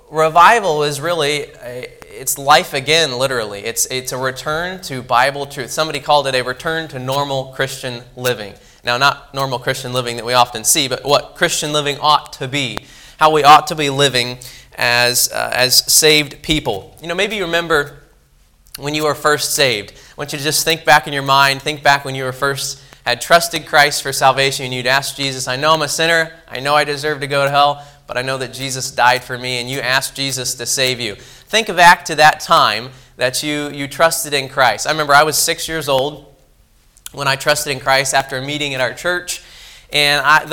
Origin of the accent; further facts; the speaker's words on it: Franklin, Indiana, United States; I'm from Franklin, Indiana. It's about 30 minutes south of Indianapolis, if you know where that is, right about central Indiana.